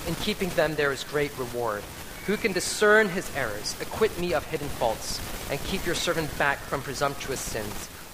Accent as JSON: {"language": "English", "country": "Canada", "tie": "born or raised there", "said": "I grew up in Canada. I spoke English as one of my first languages"}